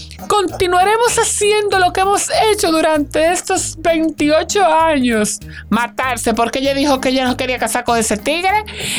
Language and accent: Spanish; Spain; Yo soy española, yo digo jada, y dice jada.